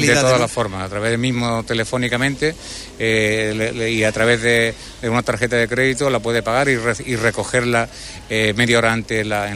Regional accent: Huelva, Andalusia, Spain; yo soy de Huelva, yo vivo en Huelva

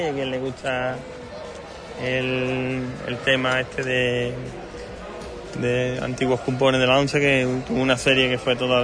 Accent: Seville, Andalusia, Spain; Yo vengo de Sevilla.

